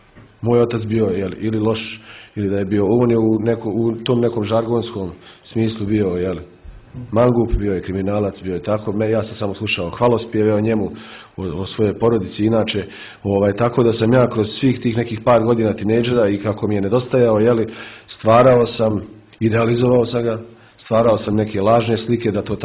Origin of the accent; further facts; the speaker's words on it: Banja Luka, Republika Srpska, Bosnia & Herzegovina; rodom sam iz Banja Luke, imam 37 godina